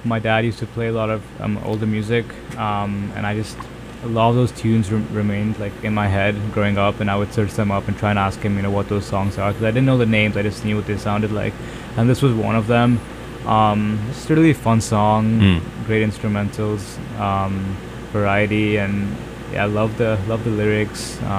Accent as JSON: {"language": "English", "town": "New Delhi", "region": "Delhi", "country": "India", "tie": "born or raised there", "also_born_or_lived": "Boston, United States", "lives_now": "United States", "said": "I was actually born in Boston, and so was my younger brother, and we moved back to India in 2006."}